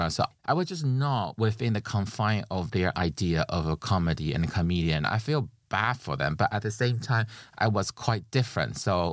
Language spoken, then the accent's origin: English; Barcelona, Catalonia, Spain; English is a second language; And Sergi, when he started, he immediately tell audience that I'm from Barcelona and that's why I sound like this.